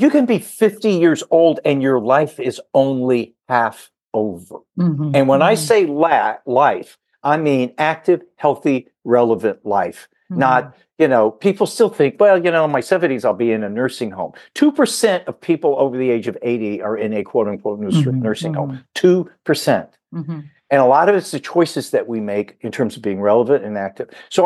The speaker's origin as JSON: {"language": "English", "region": "Southern United States", "country": "United States", "tie": "born or raised there", "said": "Now, I grew up in the South. And I remember going to church as a kid"}